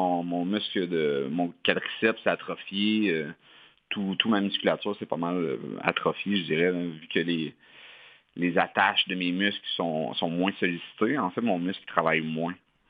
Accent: Victoriaville, Quebec, Canada; je viens de Victoriaville, qui est une ville relativement moyenne, mettons, environ 40-45 000 habitants. Puis, tu sais, c'est quand même un petit, moi j'appelle ça un gros village.

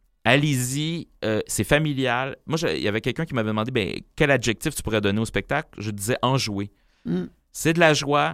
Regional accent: Montreal, Quebec, Canada; C'était Mercier, Tétroville, c'est là où j'ai grandi enfant.

